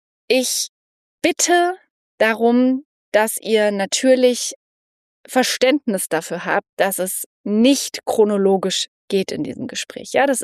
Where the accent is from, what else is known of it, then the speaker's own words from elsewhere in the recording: East Germany, Germany; born there; ich bin ja in der DDR geboren